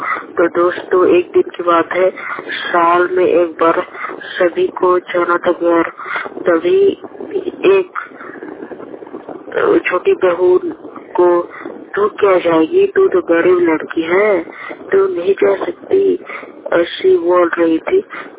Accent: Jharkhand, India; और मैं झारखंड से हूँ

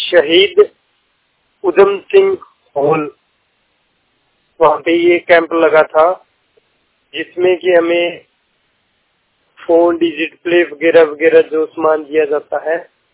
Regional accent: Fazilka, Punjab, India; now in Amritsar, India; और मैं फाजिलका का रहने वाला हूँ और इस समय मैं अमृतसर में स्टडी कर रहा हूँ।

